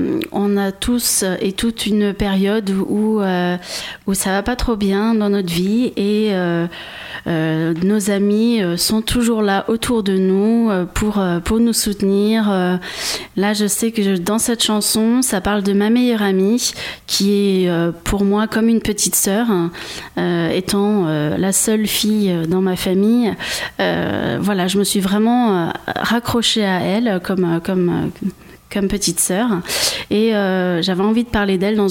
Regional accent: Grand Est, France; also born or lived in Le Mans / Pays de la Loire; now in Charente-Maritime, France; je ne suis pas issue de la Charente-Maritime, je suis née donc au Mans, dans la Sarthe. Mes parents ayant la bougeotte m'ont fait voyager un petit peu partout dans la France. Je suis partie après en Alsace jusqu'à environ mes 20 ans. Et je suis arrivée après en Charente-Maritime.

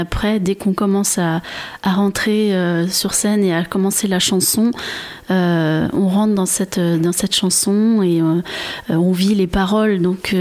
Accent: Le Mans, Pays de la Loire, France; born there; also born or lived in Strasbourg; Je suis née donc au Mans.

